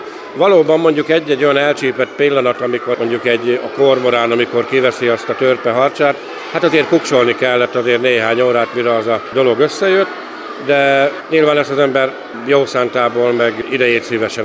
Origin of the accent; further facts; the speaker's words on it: Hajdúböszörmény, Hajdú-Bihar, Hungary; born there; Én Hajdúba Szörményi születésű vagyok, de Bodrogolasszéban, tehát Sárospatak mellett, több mint 30 éve vagyunk